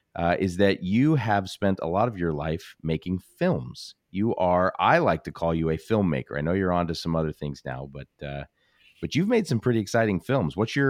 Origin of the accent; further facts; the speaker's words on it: Emmett, Idaho, United States; I like to joke with people when I say I'm from Emma, Idaho.